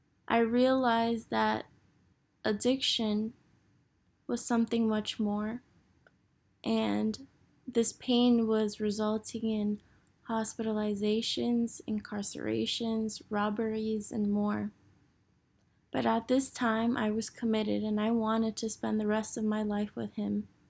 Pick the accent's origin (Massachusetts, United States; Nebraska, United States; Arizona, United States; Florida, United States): Florida, United States; born there; I was born in Florida to a single mom, and with her hard work, she put me through Catholic private school